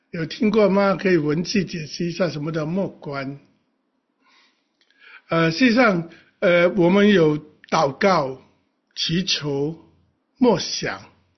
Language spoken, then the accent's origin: Chinese; China; 我们中国人的观念叫做活在当下